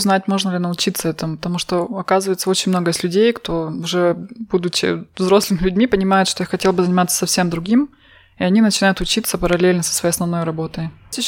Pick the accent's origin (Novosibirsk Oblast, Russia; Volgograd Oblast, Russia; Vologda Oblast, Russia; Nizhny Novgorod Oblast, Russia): Novosibirsk Oblast, Russia; Novosibirsk; now in Innsbruck, Austria; Потому что я из Новосибирска, это все-таки еще большой город.